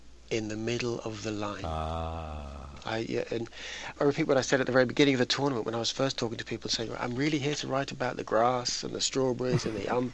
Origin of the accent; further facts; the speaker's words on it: England, United Kingdom; I feel increasingly British, actually. I'm actually English, and of course, the English are British.